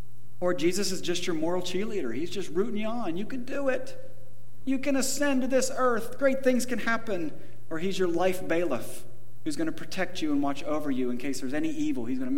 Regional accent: United States; And I love America. I'm an American. I love being American

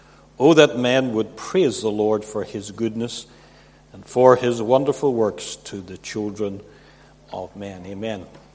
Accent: Kilkeel, Northern Ireland, United Kingdom; also born or lived in London; we moved to London. And then 4 years after being in London, we moved to Kilkeel. So I grew up in Kilkeel. There was five of us in the family, five children, and I am number two out of five. My father was the first Christian in his family.

